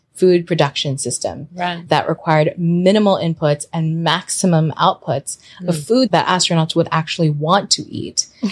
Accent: Philippines; I come from the Philippines. That's a developing country.

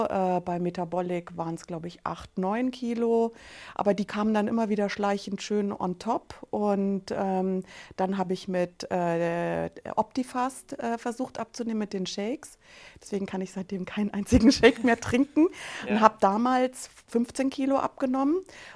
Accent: Munich, Bavaria, Germany; 48 Jahre alt und komme aus München.

